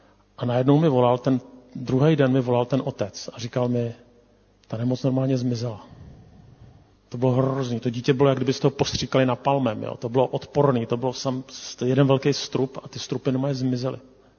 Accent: Prague, Czechia; Já jsem původně ze Smíchova

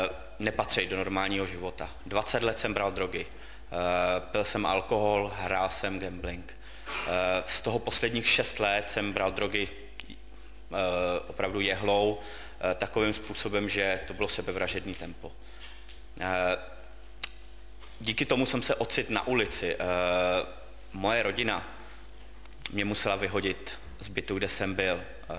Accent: Teplice, Ústí nad Labem Region, Czechia; je mi 38 let a pocházím z Teplic.

